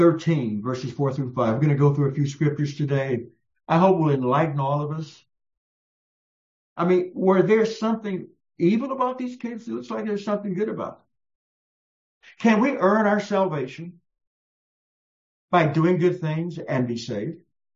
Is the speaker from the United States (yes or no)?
yes; San Antonio, Texas, United States; my hometown where I was born and reared, in San Antonio, Texas